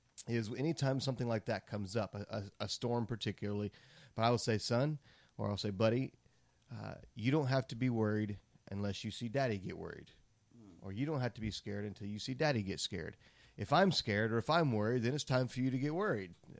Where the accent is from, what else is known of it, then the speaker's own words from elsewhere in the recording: the South, United States; We are from the South, so.